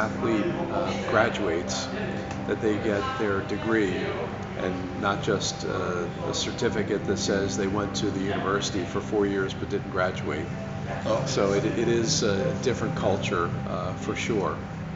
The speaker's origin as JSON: {"language": "English", "country": "United States", "said": "Yes, I mean, I am from the United States, so I saw it."}